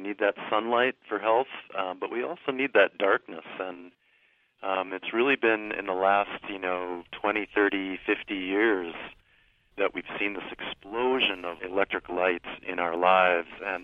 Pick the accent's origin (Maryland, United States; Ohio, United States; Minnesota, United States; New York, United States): Minnesota, United States; I grew up in Minnesota, and we have a cabin up in the northern part of the state.